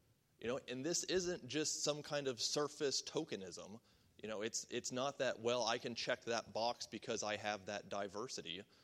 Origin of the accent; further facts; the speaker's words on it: West Virginia, United States; I'm from West Virginia, which makes me a minority in this church. I was not born and raised here.